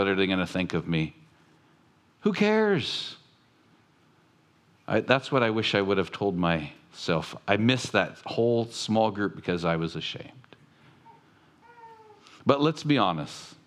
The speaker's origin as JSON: {"language": "English", "town": "Long Beach", "region": "California", "country": "United States", "said": "I'm from Long Beach. I'm from the ghetto."}